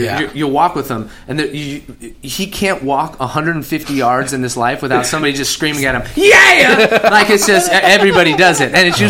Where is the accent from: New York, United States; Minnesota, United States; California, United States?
California, United States; growing up in the Bay Area, LA bled into the radio there